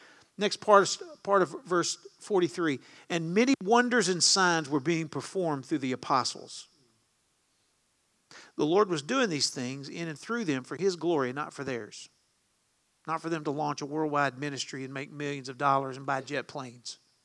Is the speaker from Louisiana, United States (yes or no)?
yes; Louisiana, United States; I grew up in Southwest Louisiana.